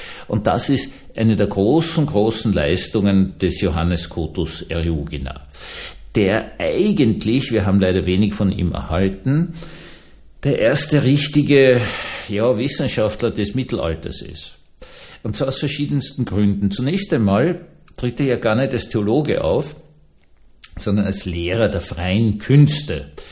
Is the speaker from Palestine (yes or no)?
no; Vienna, Austria; Als Wiener ist man immer ganz stolz drauf